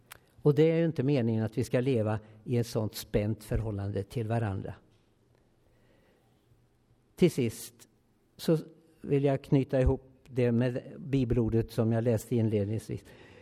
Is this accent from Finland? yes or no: no; Linköping, Östergötland, Sweden; Jag är uppvuxen i Linköping